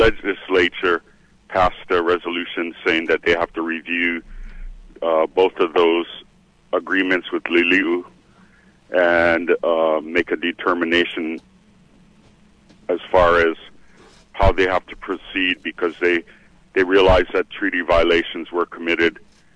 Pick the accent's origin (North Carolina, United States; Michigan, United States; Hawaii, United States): Hawaii, United States; Well, I'm a Kanak, native of the land, born and raised in Hawaii, and also a graduate of Kamehameha Schools.